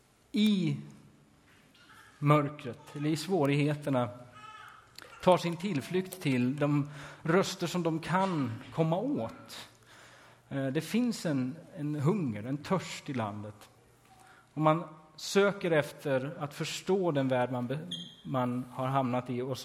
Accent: Stryksele, Västerbotten County, Sweden; om det var min födelsedag eller om det var på julafton, hemma i Stryksele.

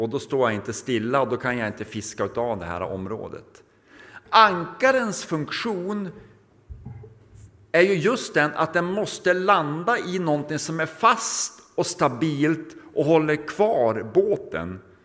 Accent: Norrland, Sweden; I min hemby uppe i Norrland så ligger och flyter den här stora älven Umeälven.

